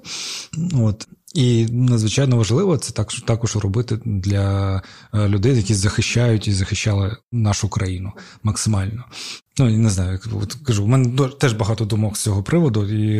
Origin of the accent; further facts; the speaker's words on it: Crimea, Ukraine; А я ще кримський татарин в Україні.